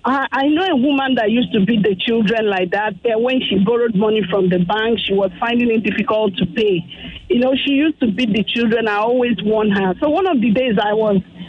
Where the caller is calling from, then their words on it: Ogun, Nigeria; I'm calling from Lusada, Ogun State.